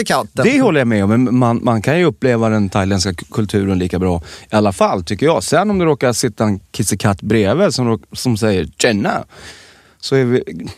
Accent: Rimbo, Stockholm County, Sweden; Så var det hemma i Rimbo i alla fall.

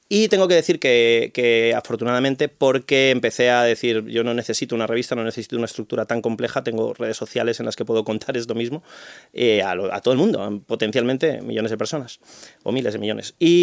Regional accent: Peru; born there; mi cultura, la española, yo además soy nacido en Perú

